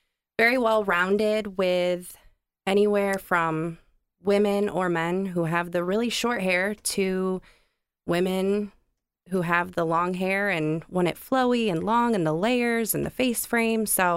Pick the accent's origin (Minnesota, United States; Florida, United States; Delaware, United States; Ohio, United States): Ohio, United States; moved away; also born or lived in Michigan; I was born and raised in Ohio, and then I moved to Michigan for a few years.